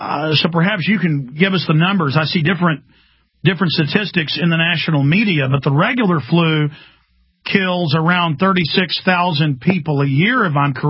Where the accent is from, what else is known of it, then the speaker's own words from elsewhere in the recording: Dallas, Texas, United States; saw him on the news giving reports about Dallasites, my hometown, concerned about there not being enough of the vaccine.